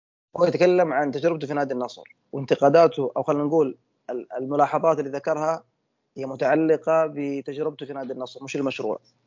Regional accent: Saudi Arabia; احنا سعوديين عارفين انه فعلا احيانا نحتاج نكون اكثر جديه

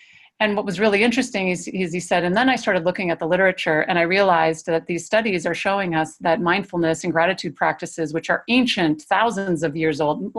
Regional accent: Minnesota, United States; And I grew up in Minnesota, so there's lots of camping to be done here in Minnesota, and beautiful camping.

